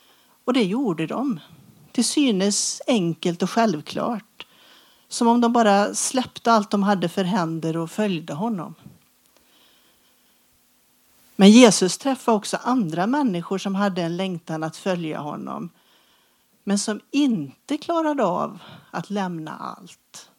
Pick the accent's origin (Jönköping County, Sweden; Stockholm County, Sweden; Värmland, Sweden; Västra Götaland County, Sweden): Västra Götaland County, Sweden; Sparsör; Det här är lite som hemma för mig på något vis. För att jag är uppväxt i Sparsör.